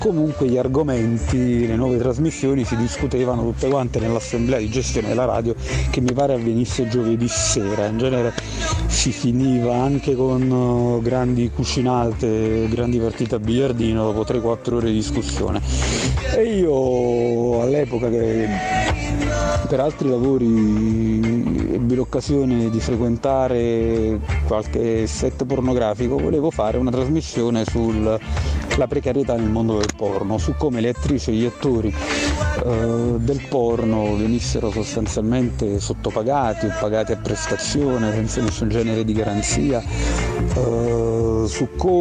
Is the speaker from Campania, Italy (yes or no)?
yes; Naples, Campania, Italy; ci proponemmo noi come napoletani: scusate, ma prima che il trasmettitore arriva in Palestina, si può collaudare a Napoli?